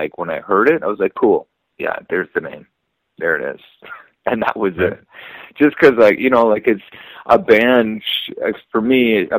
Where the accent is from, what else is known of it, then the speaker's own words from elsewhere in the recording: Canada; because I'm Canadian